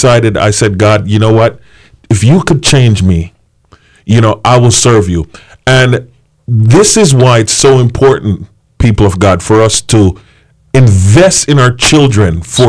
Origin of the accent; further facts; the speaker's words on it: Jamaica; born there; I was born in Jamaica. I was a PK pastor's kid.